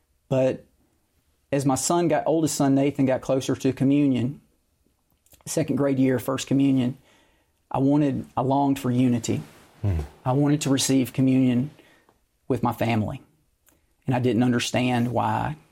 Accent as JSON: {"language": "English", "region": "Mississippi", "country": "United States", "tie": "born or raised there", "said": "I'm fortunate to get a job back in Hattiesburg, which is the town very near my hometown. And we moved into one of my parents' rental houses right down the road from where my parents live and where I grew up."}